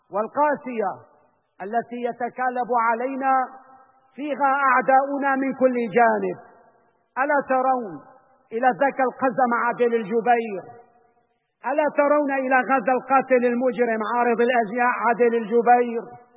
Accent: Syria; ونحن اليوم كسوريين نعاني ما نعاني من الإرهاب والإجرام الذي ضرب أمننا واستقرارنا وسعادتنا وحياتنا

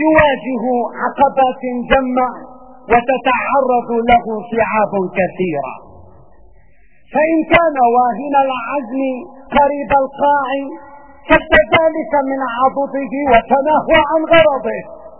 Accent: Syria; لكننا كسوريين لم تنثني لنا صناعة ولم يهتز لنا كيان

